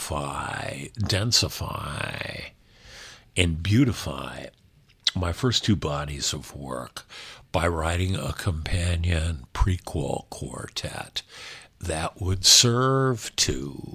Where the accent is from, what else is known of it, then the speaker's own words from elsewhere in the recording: Los Angeles, California, United States; I will have written a total of 11 novels that cover L.A., my hometown, America, my country, 31 years, 1941 to 1972.